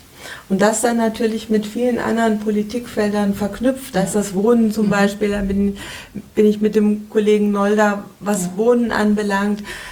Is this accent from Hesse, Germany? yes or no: yes; Hesse, Germany; now in Kassel, Germany; Also ich bin ja aus Mittelhessen 1980 hierher gekommen. Also ich bin jetzt 40 Jahre in Kassel und bin auch hier wohnen geblieben